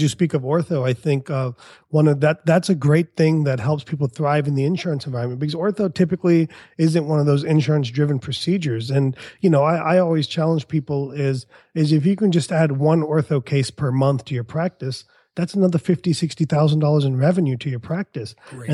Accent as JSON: {"language": "English", "country": "India", "said": "from India. We are the tech support capital of the world."}